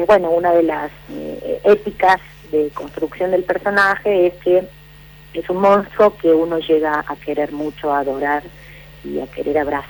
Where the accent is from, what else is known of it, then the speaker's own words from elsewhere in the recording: Córdoba, Argentina; Nosotros somos de Córdoba, ajá, capital.